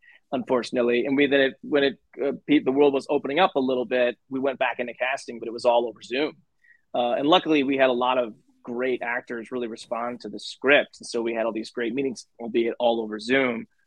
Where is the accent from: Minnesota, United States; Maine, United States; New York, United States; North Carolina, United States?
Minnesota, United States; now in Los Angeles, United States; Yeah, so I grew up in Minnesota. I went to school in Colorado.